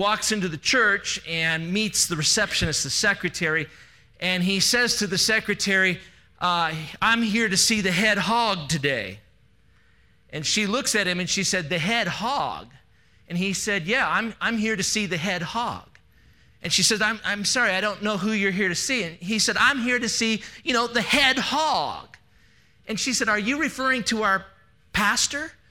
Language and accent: English; Kalispell, Montana, United States; I'm from Kalispell, Montana, so it's good to be back.